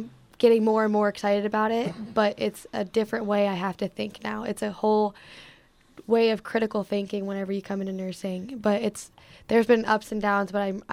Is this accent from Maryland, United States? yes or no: no; Ohio, United States; I didn't want to go to a different state because I'm originally from Ohio.